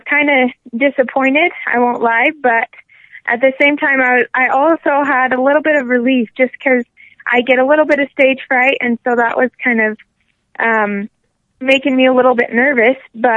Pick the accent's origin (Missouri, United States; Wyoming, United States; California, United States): Wyoming, United States; Cokeville; So I'm from Cokeville, and I've been singing ever since I can remember.